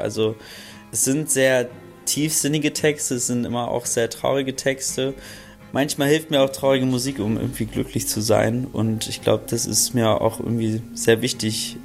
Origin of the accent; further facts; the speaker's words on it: Hamburg, Germany; ich komme aus Hamburg